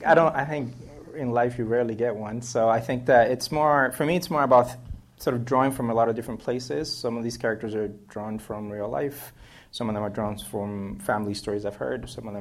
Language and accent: English; Cuba; at least my memory of growing up in Cuba, it's that it always feels complicated living there.